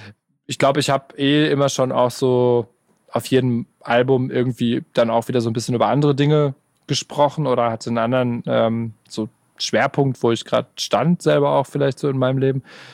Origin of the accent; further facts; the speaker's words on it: Gelsenkirchen, North Rhine-Westphalia, Germany; now in Stuttgart, Germany; Ich bin auch kein Stuttgarter. Also das ich weiß nicht, ich fühle mich in Gelsenkirchen noch sehr heimisch.